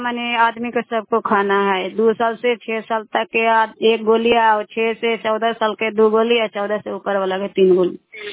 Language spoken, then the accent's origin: Hindi; Chandi, Bihar, India; आशा कार्यकर्ता चंडी के रहने वाली हूँ।